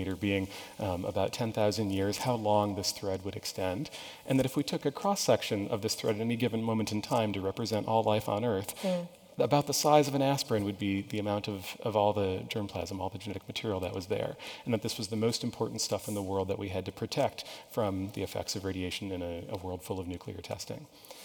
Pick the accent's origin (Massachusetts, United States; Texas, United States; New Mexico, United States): New Mexico, United States; And because I'm from New Mexico, I'm the expert in this, right?